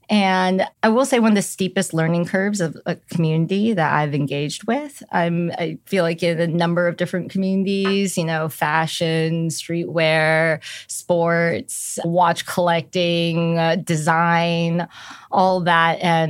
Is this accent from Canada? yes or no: no; California, United States; I grew up a lot in the Bay Area and have a very strong love for San Francisco.